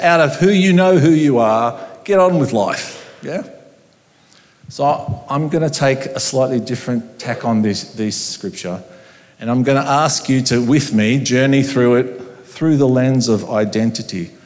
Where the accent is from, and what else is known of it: Australia; born there